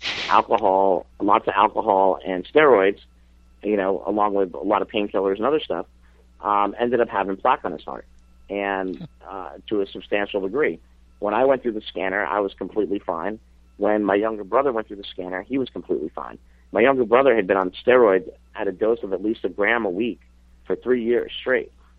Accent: Poughkeepsie, New York, United States; when I grew up in Poughkeepsie, there was more huge guys in my gym in Poughkeepsie than I see at Gold's Venice nowadays

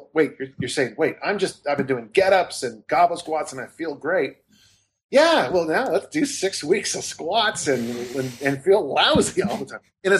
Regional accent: California, United States; And then I grew up in California, so we have our own version of huge games.

